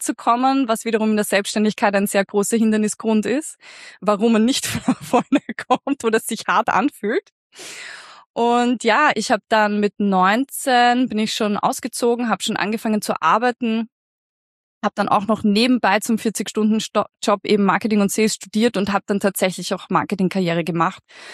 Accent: Vienna, Austria; Also ich bin tatsächlich wirklich eine echte Wienerin. Findet man gar nicht so oft. Und ich bin in Wien geboren.

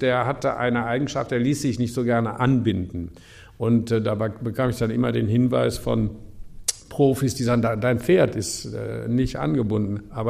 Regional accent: Cologne, North Rhine-Westphalia, Germany; ich bin in Köln-Mühlheim groß geworden

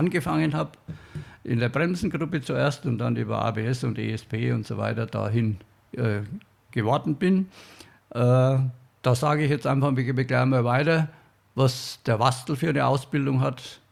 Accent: Bavaria, Germany; Als Franke sagt man Servus.

